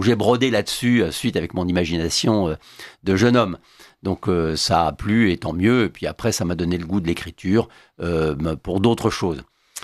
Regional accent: Lyon, Auvergne-Rhône-Alpes, France; also born or lived in Paris; Eh bien, je suis né à Lyon, pardon. J'ai vécu 10 ans à Paris, puis ensuite tout le reste de ma scolarité à Lyon.

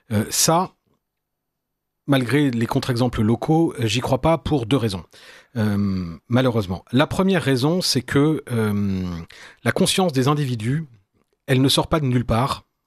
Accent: Normandy, France; moi je suis normand

